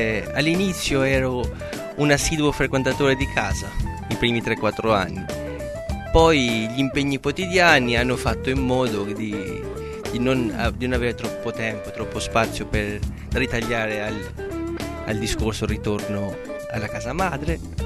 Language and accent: Italian; Shkodër, Shkodër County, Albania; sono albanese, vengo da Scutari, è una città a nord-ovest dell'Albania, col fine col Montenegro, da sul mare